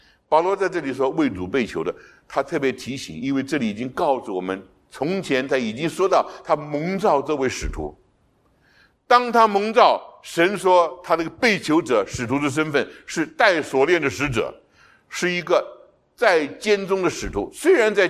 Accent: China; 今天我们的儿女，我们说我们中国人有时候不大称，不大相称。

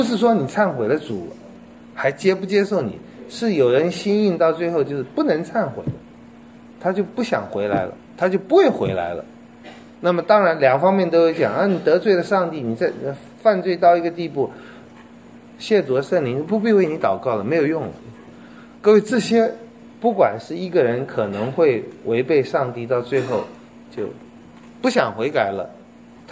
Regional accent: China; 就我们中国人非常看重这个面子

